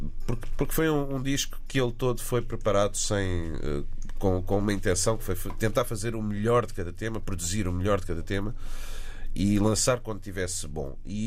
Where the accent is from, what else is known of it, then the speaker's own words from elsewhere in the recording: Lisbon, Portugal; Nós somos de Lisboa